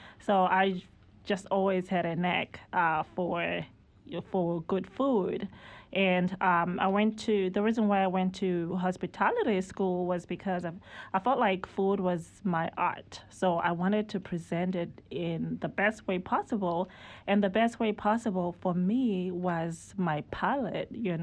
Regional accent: Zimbabwe; moved away as an adult; now in United States; So I grew up in Zimbabwe. Mm-hmm. I went to high school in Zimbabwe, and I came to this country when I went to college at North Carolina Central University.

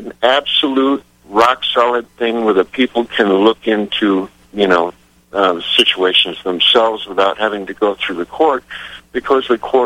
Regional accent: England, United Kingdom; now in Mexico; I live in Mexico, but I'm obviously English.

